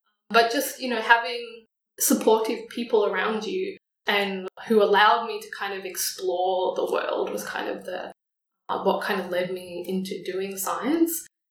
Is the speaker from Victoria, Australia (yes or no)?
yes; Melbourne, Victoria, Australia; Yeah, so I was very lucky to grow up in Melbourne, and, you know, I lived actually not very far from where we are today